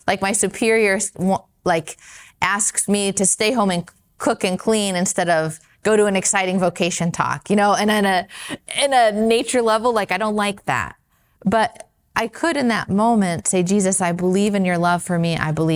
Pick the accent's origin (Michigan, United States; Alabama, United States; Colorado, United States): Colorado, United States; Denver; So I met our sisters when I was in high school. I'm from Denver, and I was first drawn to our apostolic life.